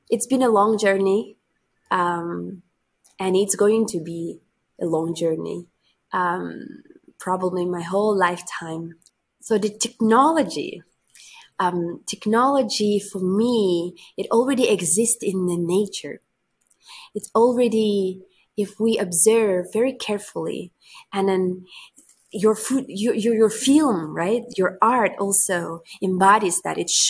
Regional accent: Russia; growing up in Arctic Siberia, being in very survival, harsh weather conditions.

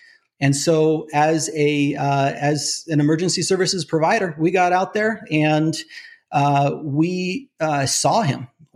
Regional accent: Half Moon Bay, California, United States; out on the coast where I grew up in Half Moon Bay, just about 20, 24 miles south of San Francisco.

